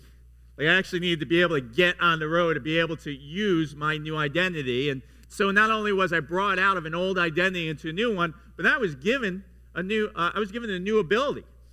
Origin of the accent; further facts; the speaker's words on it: Long Island, New York, United States; I grew up in New York, in Long Island, or as my people say it, Long Island.